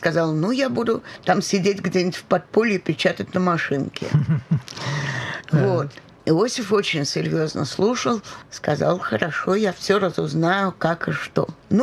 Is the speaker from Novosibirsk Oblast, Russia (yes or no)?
no; Moscow, Russia; Конечно, они не могли забыть, что я москвичка